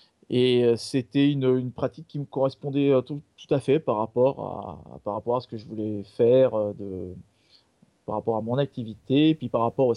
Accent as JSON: {"language": "French", "region": "Île-de-France", "country": "France", "said": "Alors, d'où je viens, déjà, je viens de la région parisienne."}